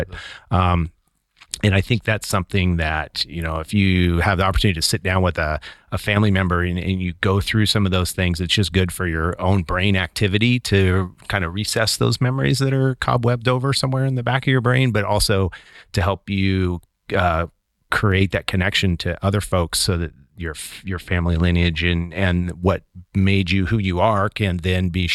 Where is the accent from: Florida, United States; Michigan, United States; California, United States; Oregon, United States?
Oregon, United States; Seaside; also born or lived in Silverton / Molalla / Cathlamet; So born in Silverton, Oregon, and my father worked for Crown's Leatherback and a couple years in Molalla, actually, then moved to Cathlamet. And I think about 1976, we moved to Seaside, Oregon